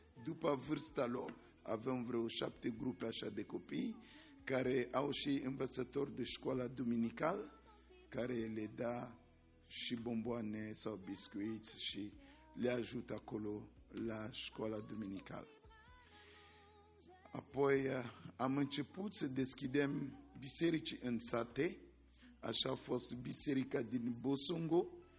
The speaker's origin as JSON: {"language": "Romanian", "country": "Central African Republic", "second_language": "Romanian", "said": "sunt din Republica Centrafricană. E chiar în mijlocul Africii."}